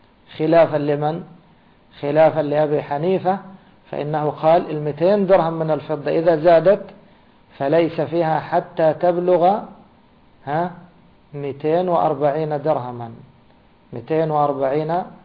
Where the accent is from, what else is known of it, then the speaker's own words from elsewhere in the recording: Egypt; كما هو مثلا عندنا في مصر محصول في الصيف ومحصول في الشتاء